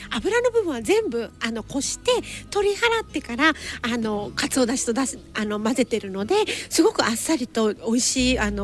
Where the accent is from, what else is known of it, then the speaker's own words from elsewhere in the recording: Okinawa, Japan; 今日は私の出身の沖縄料理の、お料理を提供していることをお話ししたいと思います